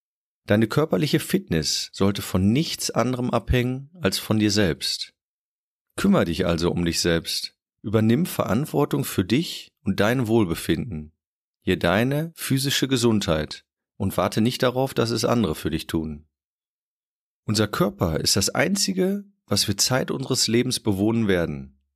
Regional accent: Münster, North Rhine-Westphalia, Germany; Als Münsteraner

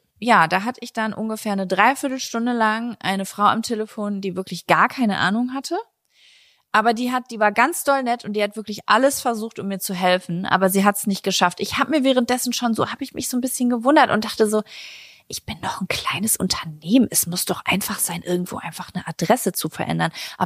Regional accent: Lübbecke, North Rhine-Westphalia, Germany; Ich komme aus Lübbecke.

